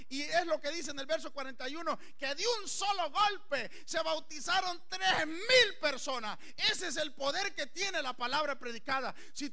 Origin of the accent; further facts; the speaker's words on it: El Salvador; yo ya me crecí en El Salvador con un gran montón de ideas diferentes.